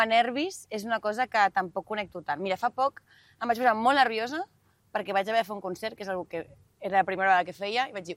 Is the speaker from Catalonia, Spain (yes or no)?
yes; Barcelona, Catalonia, Spain; accent: Barcelona Catalan; first language Catalan; és la meva llengua de sempre, a casa meva sempre s'ha parlat català. Últimament tinc una relació una mica complicada, perquè també me n'adono que tinc un català molt barceloní i bastant cutre, i faig molts castellanismes